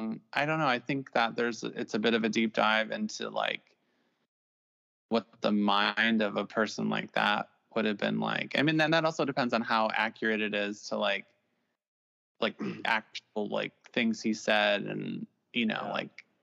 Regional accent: Midwest, United States; You forget I'm from the Midwest, so I pretty much am awesome at that dialect.

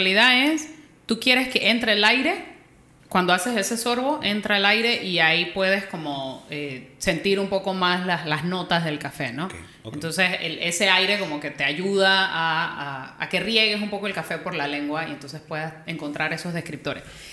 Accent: Panama; como ya bien lo dijo Rodrigo. Soy panameña.

